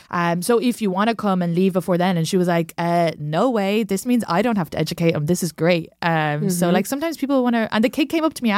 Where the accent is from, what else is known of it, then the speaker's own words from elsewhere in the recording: Ireland; They were like, we're from Ireland too. And I was like, yeah, but like, I'm from the modern one, you know